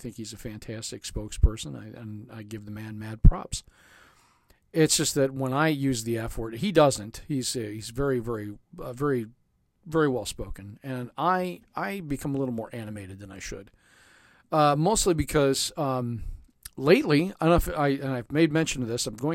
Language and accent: English; United States; What do I even know? I'm just an American, you know.